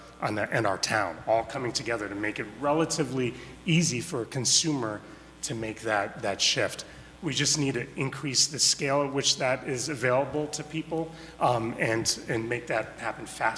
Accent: Boston, Massachusetts, United States; I'd never experienced anything like that in my growing up in Boston

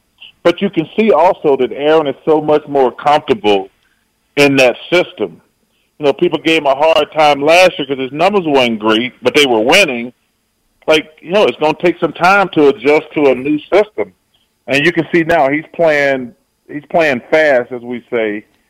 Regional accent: Birmingham, Alabama, United States; Growing up in Birmingham, we root for the Braves and the Falcons.

